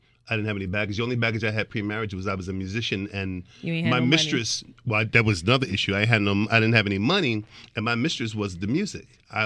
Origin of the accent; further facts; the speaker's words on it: Brooklyn, New York, United States; Well, I'm from Brooklyn, so I don't mind a hood rat.